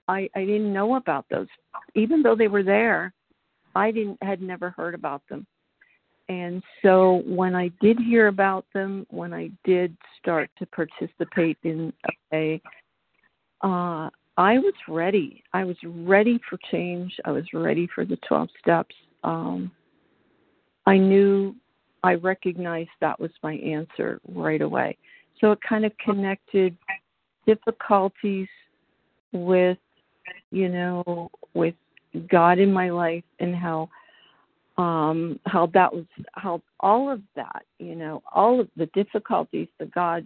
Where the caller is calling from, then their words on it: Pennsylvania, United States; Yeah, I'm from Pennsylvania.